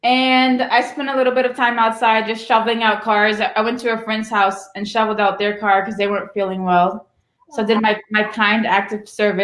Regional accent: Roxbury, Massachusetts, United States; I was born and raised in Roxbury. My parents founded a school with some other members of the community called Paige Academy.

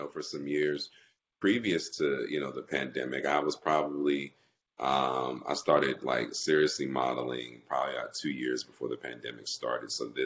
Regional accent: Austin, Texas, United States; also born or lived in Houston; I lived all over the country. So I moved a lot growing up. My dad's a Hall of Fame football coach. So we picked up and moved around a lot. And I spent the majority of my time in Austin.

